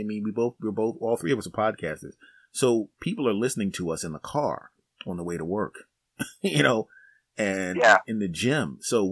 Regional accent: Philadelphia, Pennsylvania, United States; from down a few miles away from here in Philadelphia. They have my hometown cheesesteaks and cream cheese and all the hoagies and all that kind of stuff.

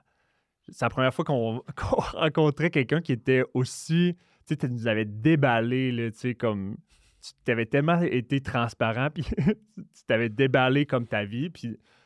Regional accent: Quebec, Canada; Puis Jacob, on se connaît de Matane, on les deux, on vient de la Gaspésie.

